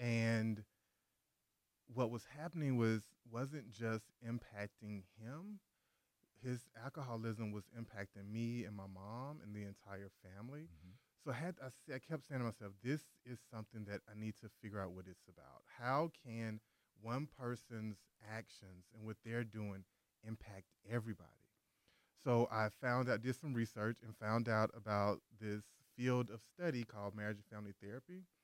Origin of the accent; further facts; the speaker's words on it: Jackson, Mississippi, United States; So I am from Jackson, Mississippi.